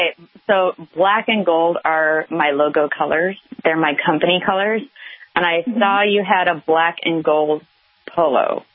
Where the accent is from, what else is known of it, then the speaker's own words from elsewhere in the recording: Midwest, United States; I grew up in the Midwest on a farm, so we didn't do anything like that.